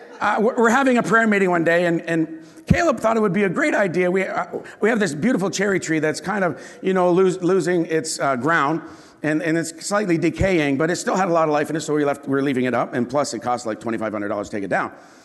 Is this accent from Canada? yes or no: yes; Canada; I come from Canada.